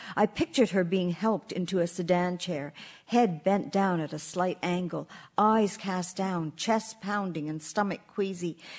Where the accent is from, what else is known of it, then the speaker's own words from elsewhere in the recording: Acton, Ontario, Canada; But when I was a child growing up in Acton, it was famous for a tannery which tanned leather goods.